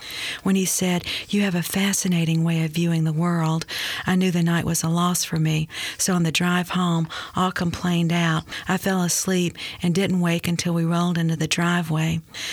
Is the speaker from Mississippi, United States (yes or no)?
yes; Mississippi, United States; I was so lucky growing up in Mississippi. I think it still holds true for people growing up there now.